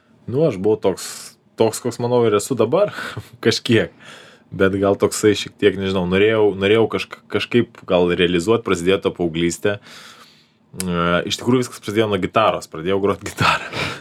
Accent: Vilnius, Vilnius County, Lithuania; pašilaičius gyvenęs, vis laik augau Žirmūnus.

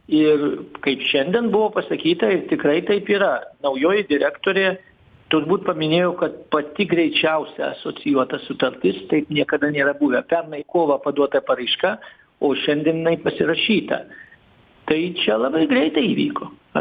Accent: Kaunas, Kaunas County, Lithuania; Čia yra, pavyzdžiui, mes kauniečiai per fizikus

